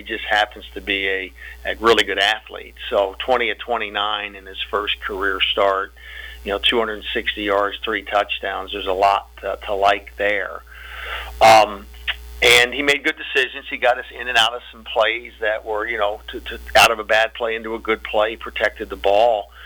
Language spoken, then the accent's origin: English; Pittsburgh, Pennsylvania, United States; I grew up in Pittsburgh.